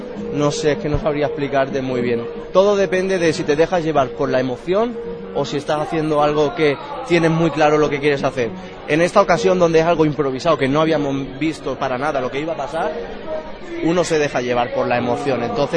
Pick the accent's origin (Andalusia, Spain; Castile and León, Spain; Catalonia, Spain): Catalonia, Spain; Barcelona; born there; Yo nací en Barcelona, pero mis raíces son andaluzas.